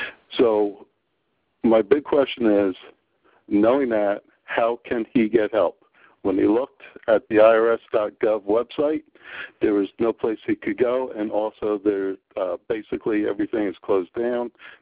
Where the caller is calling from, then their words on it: Newark, United States